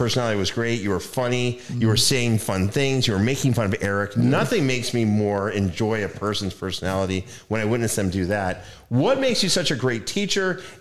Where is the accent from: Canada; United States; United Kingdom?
Canada; Ontario; growing up in Northern Ontario, Canada, really French Canada